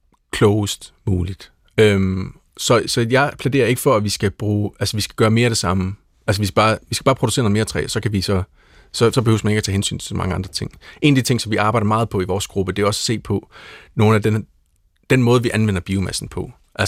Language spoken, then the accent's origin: Danish; Aalborg, North Denmark Region, Denmark; da vi var børn i Aalborg.